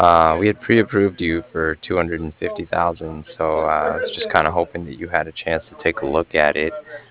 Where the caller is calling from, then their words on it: Cardiff, Wales, United Kingdom; I'm calling from Cardiff, and it was just regarding some financing that was done with First Financial about a year and a half ago now.